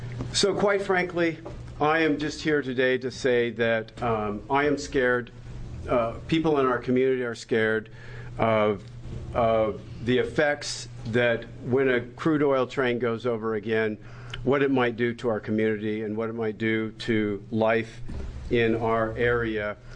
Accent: Newberg, Oregon, United States; And so I grew up in Newburgh with a long history, stories, different train stories of my father

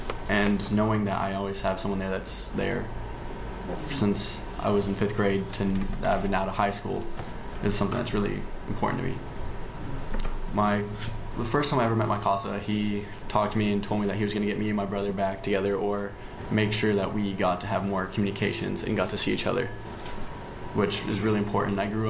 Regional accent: United States; now in Newburgh, United States; I'm from Lincoln County, and I live in Newburgh now.

